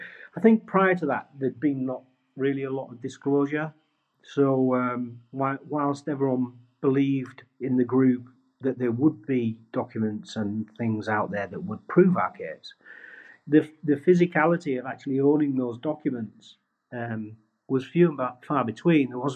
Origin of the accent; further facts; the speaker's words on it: Yorkshire and the Humber, United Kingdom; Being a Yorkshireman